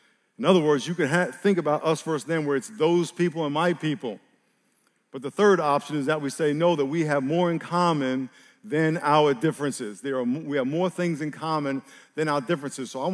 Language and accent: English; New York, United States; A little background. I grew up in New York.